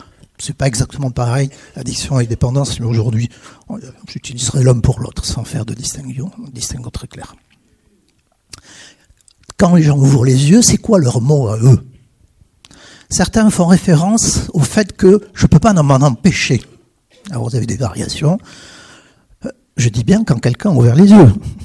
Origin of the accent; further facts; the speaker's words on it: Jonzac, Nouvelle-Aquitaine, France; je viens de Jonzac. Quand il n'y a pas de bouchon, c'est une heure de route, à mi-chemin, entre Bordeaux et La Rochelle. Une mégalopole de 3800 habitants.